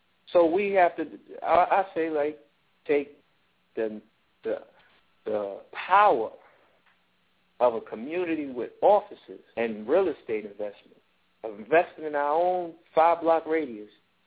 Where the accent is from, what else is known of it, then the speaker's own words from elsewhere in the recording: India; You see many different type of village restaurants or places where you could get gas, though I'm Indian.